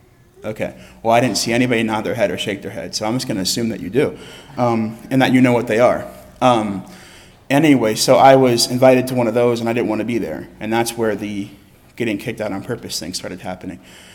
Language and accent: English; York, Pennsylvania, United States; But that's my hometown, my home city. I grew up there. I met the Mennonites there.